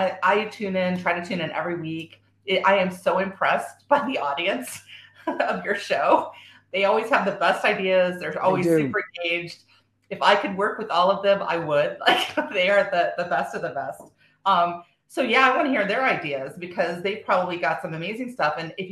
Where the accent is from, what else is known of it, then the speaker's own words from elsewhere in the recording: Illinois, United States; also born or lived in Texas; now in Pennsylvania, United States; So one of the ones in Pennsylvania, so I was originally from Illinois, so shout out to Three Fires. I saw a lot of people from there. We were in Northeast Illinois Council.